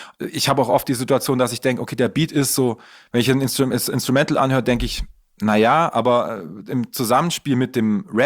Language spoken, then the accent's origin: German; Baden-Württemberg, Germany; aus Heilbronn kommt, also eigentlich aus meiner Gegend, in der ich aufgewachsen bin